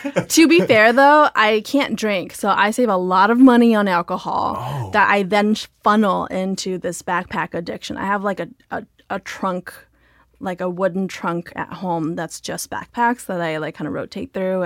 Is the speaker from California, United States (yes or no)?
yes; Diamond Bar, California, United States; Well, I grew up in Diamond Bar, which is like a suburb of L.A. It's very close, right on the border between L.A. County and Orange County.